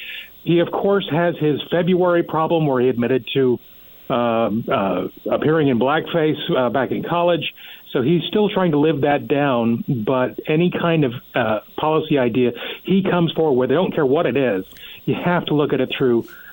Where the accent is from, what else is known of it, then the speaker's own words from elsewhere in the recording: Colorado, United States; My home state of Colorado famously came out of the gate and legalized it completely.